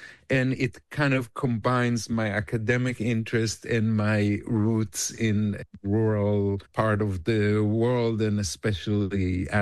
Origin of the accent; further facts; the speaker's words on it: Israel; So I grew up in Israel in an agricultural commune, which is called the kibbutz.